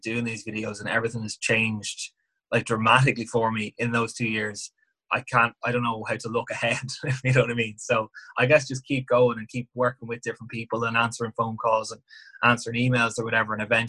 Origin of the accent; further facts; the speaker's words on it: Navan, Leinster, Ireland; also born or lived in Dublin; I'm not from Dublin. I'm from Navan, if you know what I mean. So I lived up for college, and I had to change flats every year